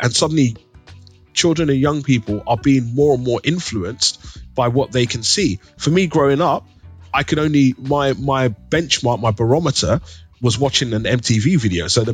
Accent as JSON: {"language": "English", "region": "London", "country": "United Kingdom", "tie": "born or raised there", "said": "growing up in East London, very much about kind of, yeah, you kind of grew up within that community."}